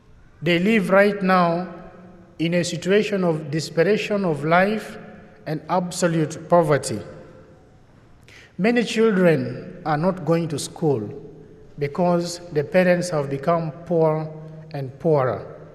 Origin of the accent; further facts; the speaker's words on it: Yambio, Western Equatoria, South Sudan; I come from the Catholic Diocese of Tombora Yambio in South Sudan.